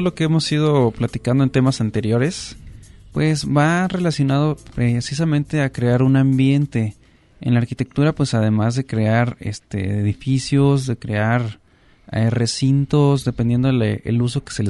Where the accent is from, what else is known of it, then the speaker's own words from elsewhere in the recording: Mexico; como buenos mexicanos.